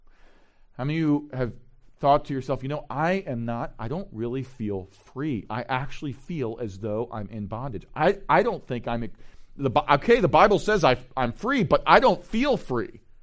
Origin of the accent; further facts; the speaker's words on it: Elkridge, Maryland, United States; I live in the house that I grew up in over in Elkridge.